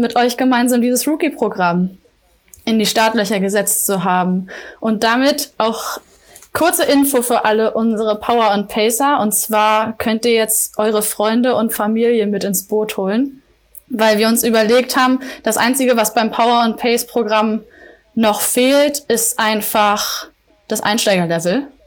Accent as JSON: {"language": "German", "town": "Rostock", "region": "Mecklenburg-Vorpommern", "country": "Germany", "tie": "born there", "also_born_or_lived": "Leipzig", "lives_now": "Hamburg, Germany", "said": "Ich bin 28 Jahre alt und gebürtige Rostockerin. Hab dann unter anderem 3 Jahre lang in Leipzig gewohnt und dort Sportmanagement studiert, bevor ich dann vor ziemlich genau 2 Jahren nach Hamburg gezogen bin"}